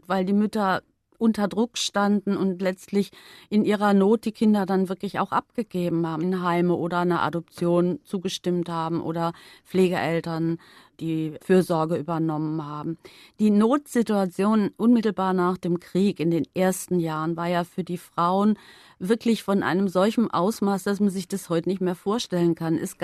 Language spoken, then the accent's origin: German; Upper Austria, Austria; born there; wo ich geboren bin, in Oberösterreich.